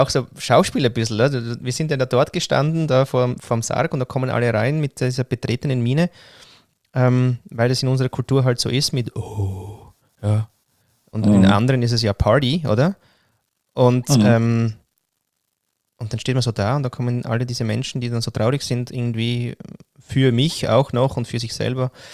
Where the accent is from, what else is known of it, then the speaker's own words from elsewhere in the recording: Vienna, Austria; ich war ja ein Jahr in Wien